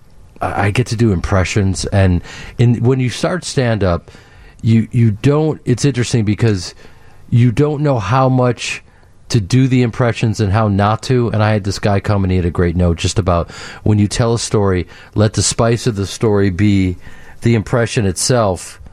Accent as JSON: {"language": "English", "town": "Chicago", "region": "Illinois", "country": "United States", "tie": "born or raised there", "said": "growing up in Chicago, having this incredible town support you"}